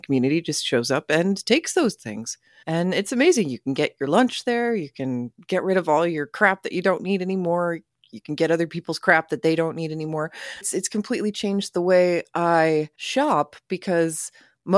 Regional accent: Oklahoma, United States; Sorry, I'm from Oklahoma.

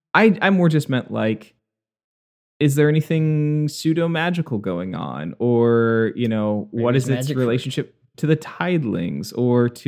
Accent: Minnesota, United States; growing up in the Twin Cities and being surrounded by Minnesota

